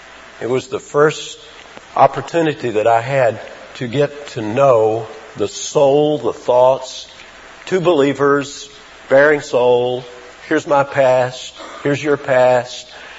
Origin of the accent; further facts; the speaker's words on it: Atlanta, Georgia, United States; also born or lived in Ohio / Florida; I grew up in the South like a lot of folks did. I had lived up north. I had lived in Ohio. I had lived in Florida. But most of the time I had grown up here in the Atlanta area for most of the years up through about 1959.